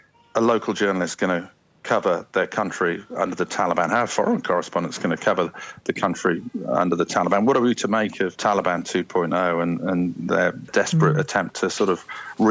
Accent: United Kingdom; now in Australia; I grew up in Britain, a Britain I think that was so class-ridden that for many people, especially from backgrounds like mine, upward mobility and opportunity just wasn't a given.

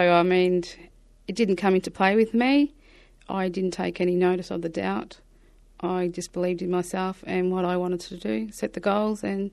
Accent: Robinvale, Victoria, Australia; I'm from Robinvale.

